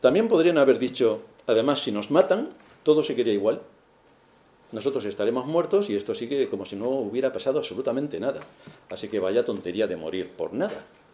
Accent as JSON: {"language": "Spanish", "region": "Castilla-La Mancha", "country": "Spain", "tie": "born there", "said": "En la tierra donde yo nací, que como todos sabéis, nací en un lugar de La Mancha de cuyo nombre no quiero ni acordarme, es la zona de Europa de mayor producción de vino."}